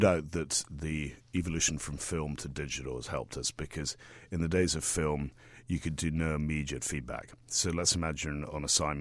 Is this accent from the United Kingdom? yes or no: yes; Scotland, United Kingdom; being a Scotsman